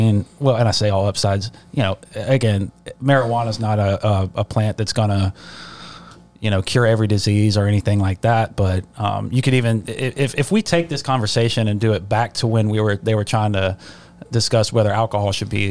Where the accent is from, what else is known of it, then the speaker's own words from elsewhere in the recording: Ocean Springs, Mississippi, United States; Now, obviously, I'm from Ocean Springs, and Ocean still Springs isn't New Orleans.